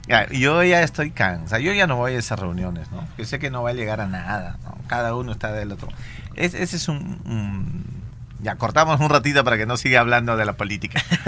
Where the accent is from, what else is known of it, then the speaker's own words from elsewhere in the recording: Cusco, Peru; nuestros paisanos de arriba, yo soy cusqueño